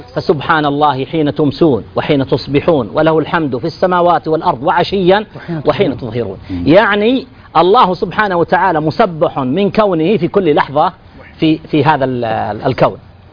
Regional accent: Saudi Arabia; نحن عندنا في السعودية

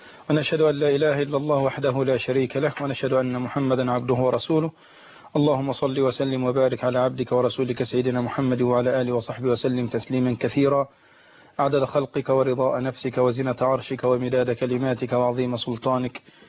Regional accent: Nabaroh, Dakahlia, Egypt; نتكلم عن مدينة نبروه اللي هي مدينتي ومسجد الشيخ عبيد اللي هو مسجدي.

